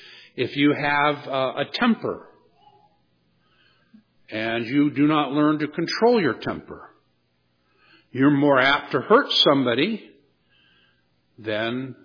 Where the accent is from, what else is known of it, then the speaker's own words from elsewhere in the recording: United States; Growing up in America, long before there was an ADA, buildings were built in the way they were